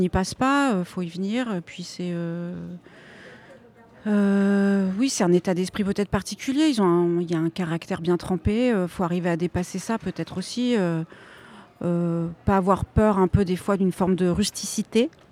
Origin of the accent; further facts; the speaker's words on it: Normandy, France; Je viens de Normandie.